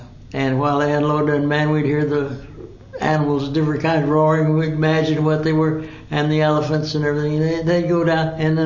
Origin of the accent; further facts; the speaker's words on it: Pittsburg, Kansas, United States; Pittsburgh, Kansas. And one thing, you know, it was about 18,000 to 20,000.